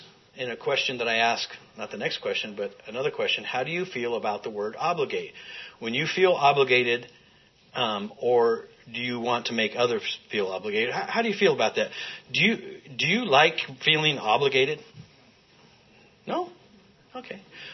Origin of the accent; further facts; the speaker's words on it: Lovelock, Nevada, United States; I'm from Lovelock. Anybody know the Humboldt River?